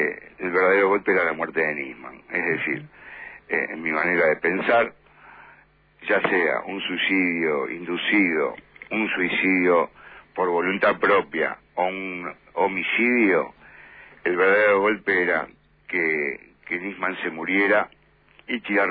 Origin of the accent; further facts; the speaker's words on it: Argentina; nosotros somos ciudadanos argentinos de fe islámica